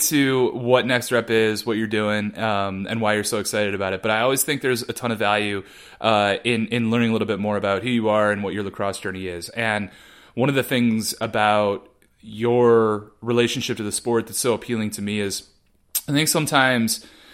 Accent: Cleveland, Ohio, United States; I grew up in Cleveland, Ohio, and I wasn't good enough as a high school lacrosse player to play in college

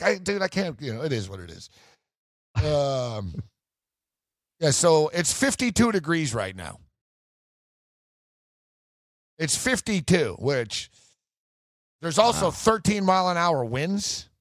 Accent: Canada; I'm Canadian.

